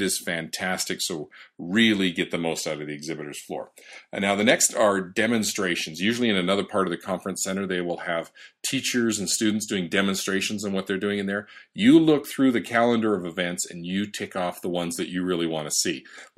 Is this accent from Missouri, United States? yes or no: no; Denver, Colorado, United States; ISTE coming to my hometown of Denver, Colorado.